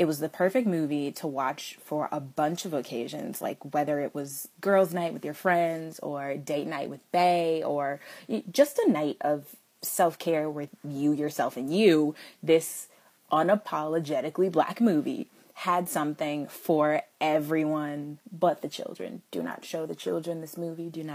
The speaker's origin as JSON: {"language": "English", "region": "Texas", "country": "United States", "said": "You guys know I am from Texas, and it is right smack dab in the middle of the Bible Belt, and everyone's religious beliefs and everybody's faith is very, very important to them. So that was my upbringing."}